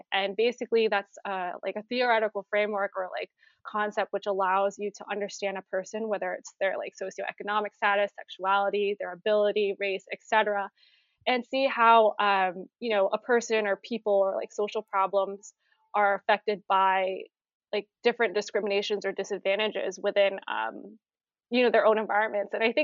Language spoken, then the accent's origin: English; Vallejo, California, United States; now in New York, United States; But I am born and raised in the Bay Area. I'm from Vallejo, you know, same hometown as you. But I've made my way to New York.